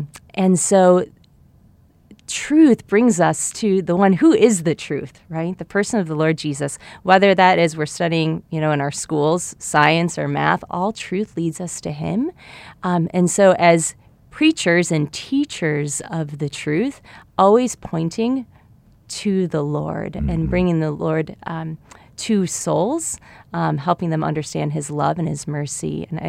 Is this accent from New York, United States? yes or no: no; Cleveland, Ohio, United States; I grew up in Cleveland, Ohio, and really integral to my own discernment was a youth group I was involved in high school.